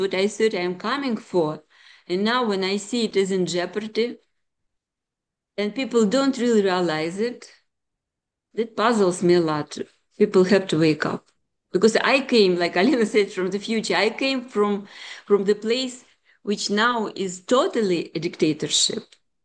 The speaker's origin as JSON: {"language": "English", "country": "Russia", "second_language": "English", "moved": "yes", "said": "And I came from Russia in 1996."}